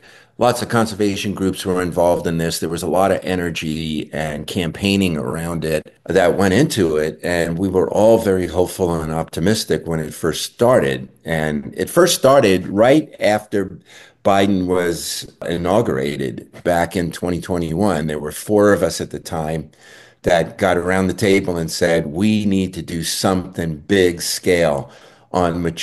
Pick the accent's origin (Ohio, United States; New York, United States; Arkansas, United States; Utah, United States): New York, United States; Brooklyn; And I grew up in Brooklyn, actually. And my family had a country home out in the Catskill Mountains.